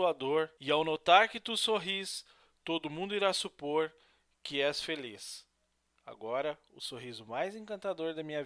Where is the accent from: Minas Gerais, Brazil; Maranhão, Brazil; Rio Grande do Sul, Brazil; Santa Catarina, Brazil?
Rio Grande do Sul, Brazil; Novo Hamburgo; Eu também sou de Novo Hamburgo e moro em Sapiranga.